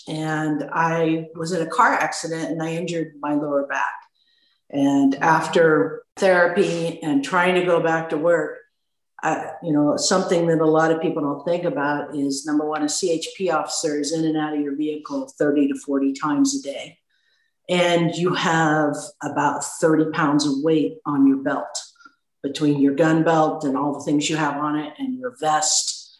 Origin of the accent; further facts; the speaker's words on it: California, United States; So I grew up in the Central Valley and I'm the youngest of 4 children. And I also went to college in the Central Valley. And then after graduating, moved to Silicon Valley